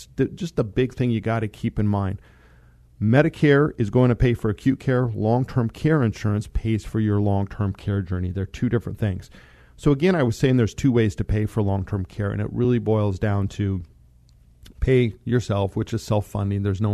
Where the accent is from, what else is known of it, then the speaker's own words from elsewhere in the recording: Monte Vista, Colorado, United States; So where I grew up in Monte Vista, Colorado, Home Lake Veterans Center is right there.